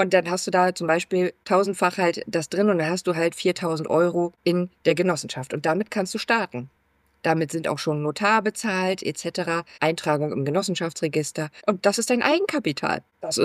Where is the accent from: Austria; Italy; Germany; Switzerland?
Germany; Berlin; Ich bin Berlinerin